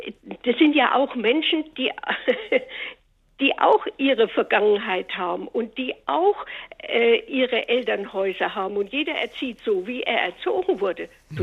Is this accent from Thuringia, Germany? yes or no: yes; Thuringia, Germany; Ich komme aus Südthüringen. Die sind alle so nüchtern.